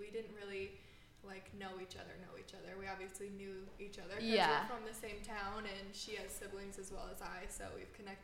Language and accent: English; Rochester, Minnesota, United States; as well born and raised in Rochester.